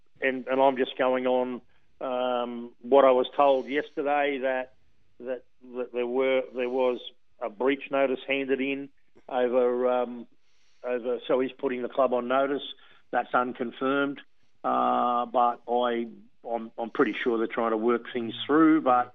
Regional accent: Wollongong, New South Wales, Australia; I grew up in Wollongong watching Graham Langlands play.

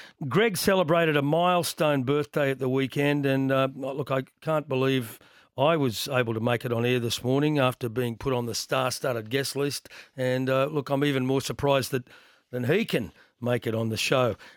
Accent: Drummoyne, New South Wales, Australia; I grew up in Drummoyne

